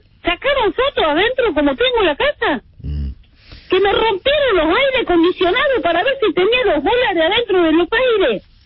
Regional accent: Italy; now in Argentina; 69 años, soy italiana.

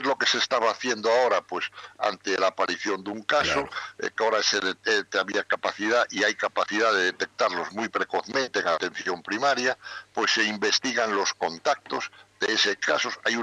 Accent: Spain; que también son como somos los españoles, muy de por la noche, ¿no?

